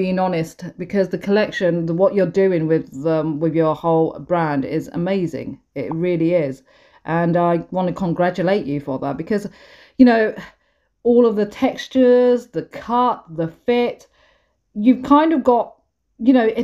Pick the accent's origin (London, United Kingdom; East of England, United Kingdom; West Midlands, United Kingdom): London, United Kingdom; you're from India and I'm from London.